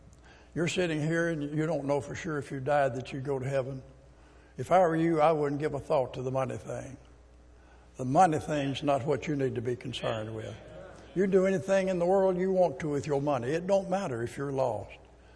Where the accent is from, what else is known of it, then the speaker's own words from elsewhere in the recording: Arkansas, United States; born there; I was born in Arkansas, but I understand that.